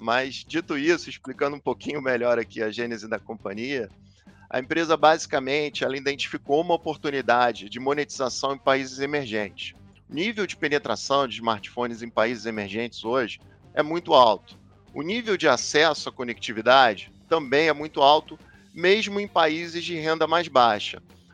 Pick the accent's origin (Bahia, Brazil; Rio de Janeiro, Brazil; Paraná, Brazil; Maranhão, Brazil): Rio de Janeiro, Brazil; Sou carioca